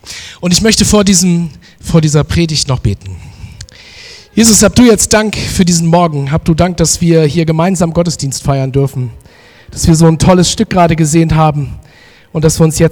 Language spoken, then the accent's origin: German; Oldenburg, Lower Saxony, Germany; ich komme aus Oldenburg